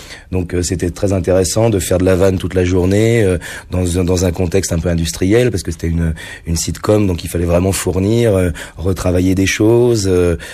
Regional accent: Île-de-France, France; toute mon enfance dans l'Essonne.

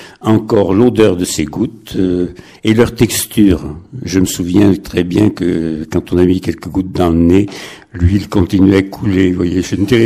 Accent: Saint-Sulpice-les-Feuilles, Nouvelle-Aquitaine, France; born there; now in Arnac-la-Poste, France; Oui, c'est un fait que je suis né à Saint-Sulpice-les-Feuilles. Je suis arrivé à Arnac-la-Poste en 1954.

